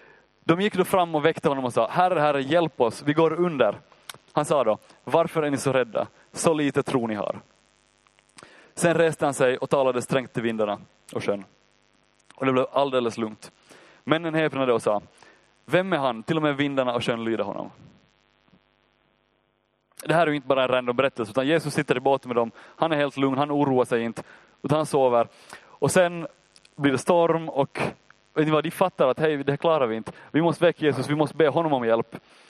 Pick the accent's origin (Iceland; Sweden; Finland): Finland; Ostrobothnia; Jag grejar det, jag är från Österbotten.